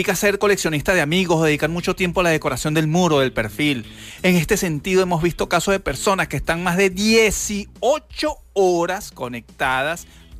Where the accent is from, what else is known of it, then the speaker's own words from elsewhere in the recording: Venezuela; Yo voy a excluir el mundo porque evidentemente soy venezolano y quiero que mi país mejore.